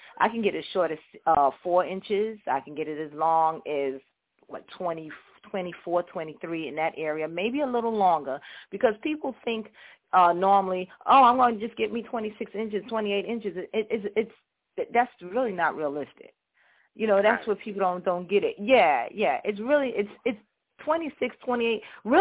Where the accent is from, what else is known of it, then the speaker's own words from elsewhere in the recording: Brooklyn, New York, United States; I'm actually from Brooklyn. I'm from Williamsburg.